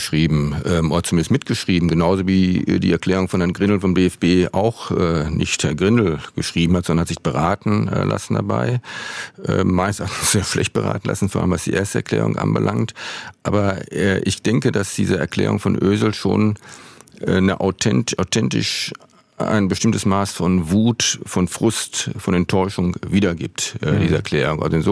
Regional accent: North Rhine-Westphalia, Germany; Und ich komme selber aus dem Ruhrgebiet

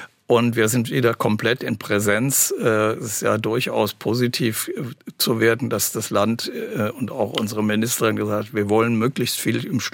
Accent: Aachen, North Rhine-Westphalia, Germany; moved away as an adult; now in Hamburg, Germany; und ich bin in Aachen groß geworden, habe die ersten 26 Jahre dort gelebt, bin dann aber sehr viel auf Tour gewesen danach und dann nach Hamburg gezogen.

